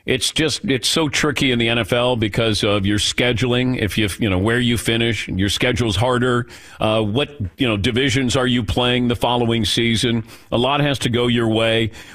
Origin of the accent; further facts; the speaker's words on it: Cincinnati, Ohio, United States; I grew up in Cincinnati and I might say something about the Pirates or the Steelers or the Browns